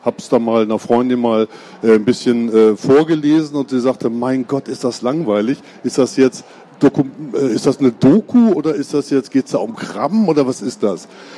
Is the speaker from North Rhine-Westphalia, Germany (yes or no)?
yes; Duisburg, North Rhine-Westphalia, Germany; Und ich bin gebürtig, komme ich aus NRW.